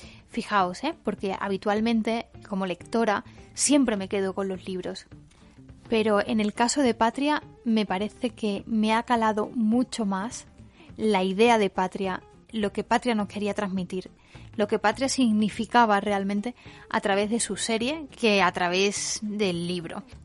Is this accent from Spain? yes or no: yes; Spain; y como español y como persona que recuerda el conflicto